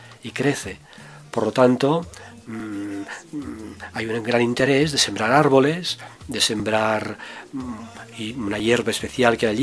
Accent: Menorca, Balearic Islands, Spain; Yo soy de Menorca.

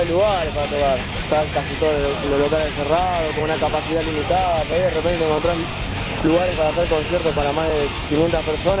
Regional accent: Argentina; porque venimos de un país como Argentina que es tan grande como Europa.

